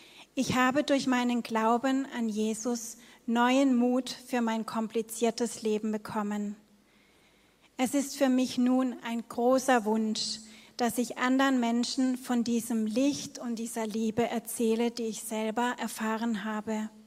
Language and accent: German; Sudan; now in Lörrach, Germany; ich bin im Sudan geboren und aufgewachsen. Im April diesen Jahres bin ich nach einer mehrmonatigen Flucht ohne meine Familie hier in Lörrach angekommen.